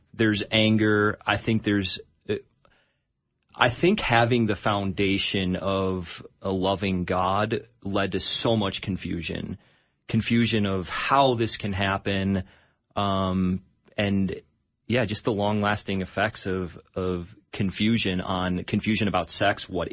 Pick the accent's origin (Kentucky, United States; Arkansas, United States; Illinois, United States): Illinois, United States; Well, I'm not from Minnesota. I'm from just outside Chicago.